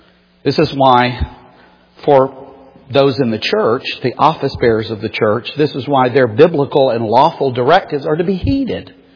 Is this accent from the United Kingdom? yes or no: yes; England, United Kingdom; The Dutch queen, not my queen, which is Elizabeth. I mean, well, being of English origin.